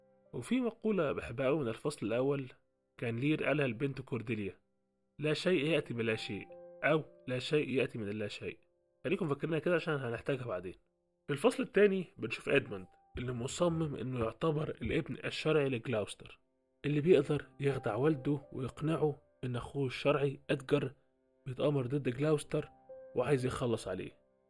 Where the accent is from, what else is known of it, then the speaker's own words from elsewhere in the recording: Egypt; ومشهور عندنا في مصر